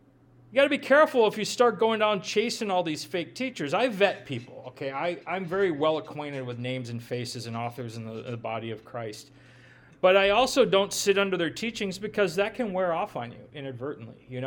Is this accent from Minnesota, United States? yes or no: yes; Minnesota, United States; Yeah, I grew up in the Midwest, Minnesota.